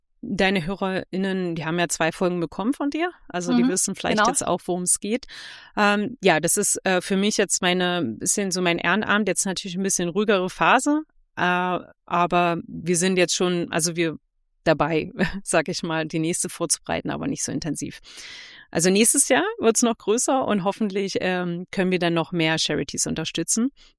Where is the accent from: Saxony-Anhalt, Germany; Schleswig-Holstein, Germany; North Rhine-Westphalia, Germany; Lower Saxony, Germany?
Saxony-Anhalt, Germany; ich bin aus Sachsen-Anhalt